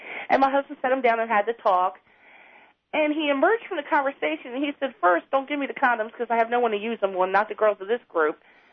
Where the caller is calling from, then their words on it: Maryland, United States; I'm from Maryland.